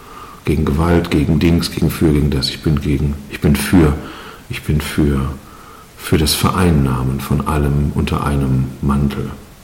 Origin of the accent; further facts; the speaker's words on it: Bochum, North Rhine-Westphalia, Germany; ich bin aus Nordeuropa, ich bin in Westdeutschland, in Bochum aufgewachsen